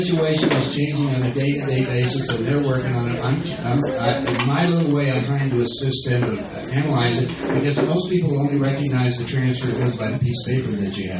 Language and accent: English; Colorado, United States; In the land area, it's about the same size as Colorado. You know, we're on my home state.